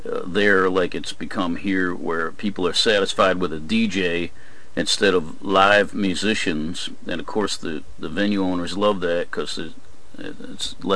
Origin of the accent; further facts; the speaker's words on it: New Jersey, United States; got a few local scholarships in my hometown in New Jersey